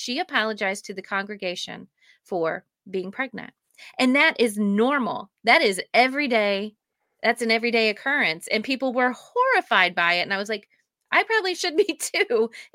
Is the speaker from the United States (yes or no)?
yes; Arkansas, United States; the people I grew up with in Arkansas, we all experienced the same religious trauma.